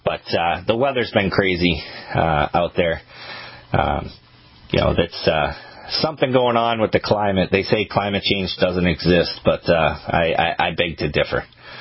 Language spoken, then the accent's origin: English; Maine, United States; but I grew up in Maine, so most of my life it was loam.